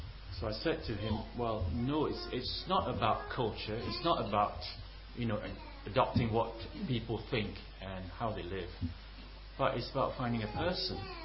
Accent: Malaysia; accent: Malaysian English; I speak Malaysian English, yeah.

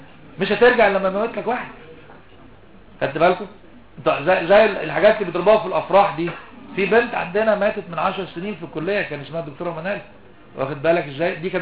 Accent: Egypt; دي بتتباع في الشوارع عندنا في مصر

